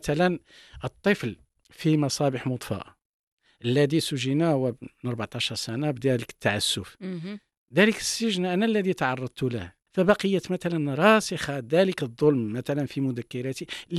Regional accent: Morocco; ولكن لي شرف أن أكون كمغربي مثلا حاضرا في هذه الترجمات

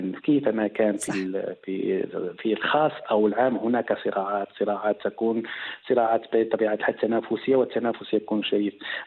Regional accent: Tetouan, Tanger-Tetouan-Al Hoceima, Morocco; وأنا ابن مدينة تطوان، كنت أذهب مشيا حوالي كيلومترين يعني من الطريق من المنزل إلى المدرسة

